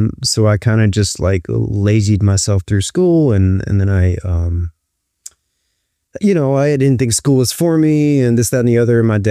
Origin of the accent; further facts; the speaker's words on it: Talladega, Alabama, United States; I'm from Talladega.